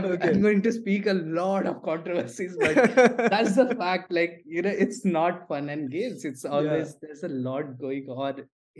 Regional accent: Mumbai, Maharashtra, India; now in Thane, India; born and brought up in Mumbai. So I come from Mumbai, like, you know, I stay in Thane, like, that's not technically Mumbai

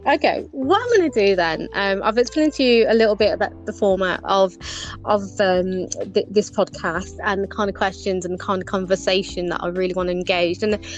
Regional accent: Birmingham, West Midlands, United Kingdom; I'm 39 years old. And as I've mentioned on my previous podcast, that I am from Birmingham in the UK. And Birmingham, is much like London, is a very cultural melting pot of different cultures.

